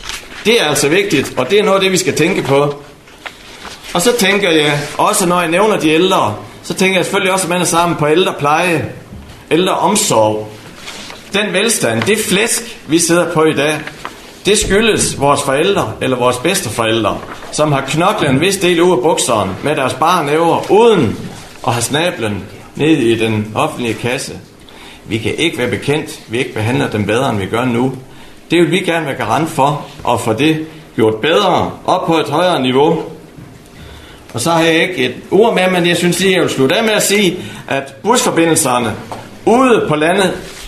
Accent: Skærum, North Denmark Region, Denmark; Jeg kommer selv fra Skærum, altså fra en bitte flæk, som Skærum er

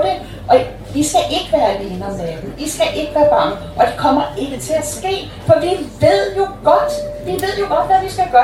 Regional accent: Copenhagen, Capital Region of Denmark, Denmark; accent: Copenhagen; jeg var læge helt deroppe i Nordjylland, og jeg talte i københavnsk og sådan noget.

